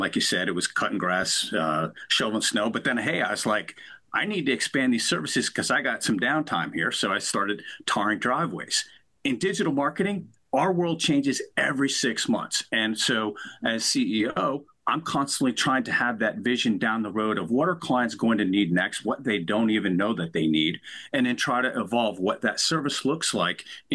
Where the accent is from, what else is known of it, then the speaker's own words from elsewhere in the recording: Honesdale, Pennsylvania, United States; I grew up in a rural little town called Honesdale, north of Scranton. I am one of four. I am second in the pecking order with two sisters and a brother.